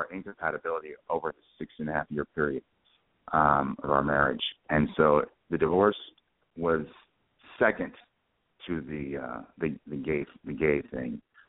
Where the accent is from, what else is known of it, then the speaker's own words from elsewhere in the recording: California, United States; moved away as an adult; I was born and raised in Ventura County, and I stayed there till I was 40.